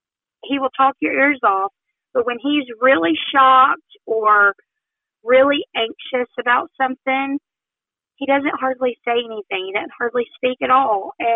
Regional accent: Odenville, Alabama, United States; We're actually from Odenville, Alabama. We live at, right on the line.

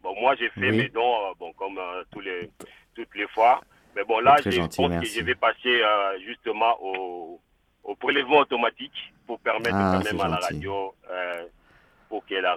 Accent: Kinshasa, DR Congo; Moi qui étais Légion de Marie, parce que je suis originaire de Kinshasa

